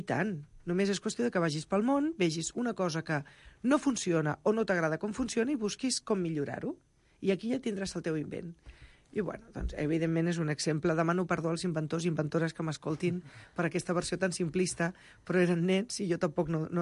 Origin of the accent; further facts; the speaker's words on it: Sant Boi de Llobregat, Catalonia, Spain; jo soc de Sant Boi